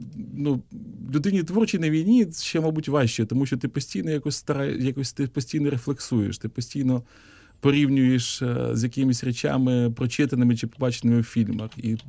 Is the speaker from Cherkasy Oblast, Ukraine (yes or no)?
yes; Korsun, Cherkasy Oblast, Ukraine; а там замість Іловайська буде мій рідний Корсунь